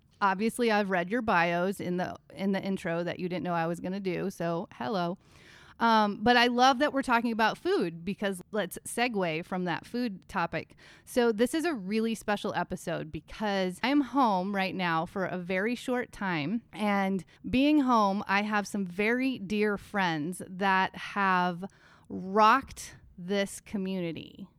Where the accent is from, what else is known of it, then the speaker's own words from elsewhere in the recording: Iowa, United States; And I have always been so unbelievably proud to say that I'm from Iowa. I love telling people, yeah, I'm a country girl and I'm a city girl.